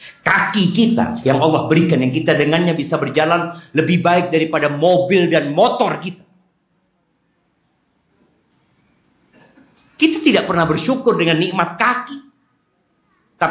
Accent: Jember, East Java, Indonesia; Saya dari Jember. Saya dosen di STDI.

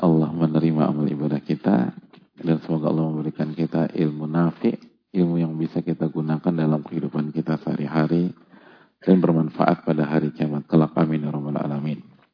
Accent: Jakarta, Indonesia; Jujur-jujuran aja kita anak Jakarta.

